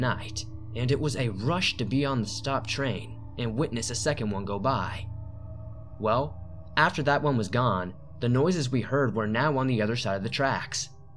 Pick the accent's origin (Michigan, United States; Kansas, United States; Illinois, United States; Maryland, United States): Illinois, United States; Chicago; now in Utah, United States; Now, I was born and raised in Chicago, but I am an avid outdoorsman and hunter. I have lived in Utah since 1990.